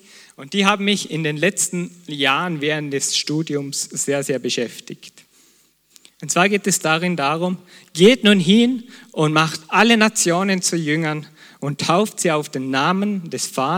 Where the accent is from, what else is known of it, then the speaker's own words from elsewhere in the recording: Vorarlberg, Austria; Ich meine, Gott ist sich doch im Klaren, dass er mich als Vorarlberger geschaffen hat.